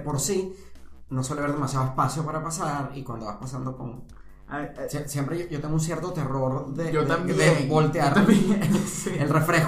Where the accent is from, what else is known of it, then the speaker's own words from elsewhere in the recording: Portugal; moved away; also born or lived in Venezuela; yo emigré de Portugal, porque no aguantaba el aburrimiento. Pero estando en Latinoamérica, específicamente, bueno, todo el tiempo que yo viví en Venezuela.